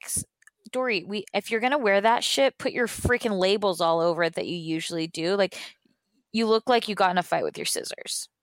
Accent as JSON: {"language": "English", "country": "United Kingdom", "said": "I think I'm British, so I talked to your mummy and your daddy"}